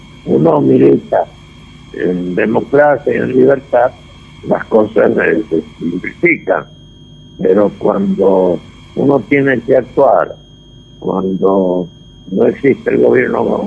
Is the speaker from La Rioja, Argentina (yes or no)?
yes; La Rioja, Argentina; born there; de la provincia donde yo nací, que es esa provincia, La Rioja, mi tierra, que tanto amo.